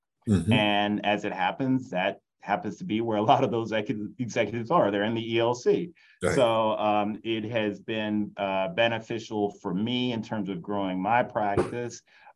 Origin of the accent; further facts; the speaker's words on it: Louisiana, United States; we're both from Louisiana. You know, I grew up with guys who graduated from high school and went offshore the next day.